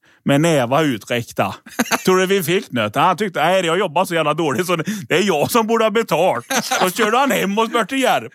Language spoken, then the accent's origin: Swedish; Uvre, Västra Götaland County, Sweden; born there; Jag är född i Uvre, det är mellan Järpås och Härjeva.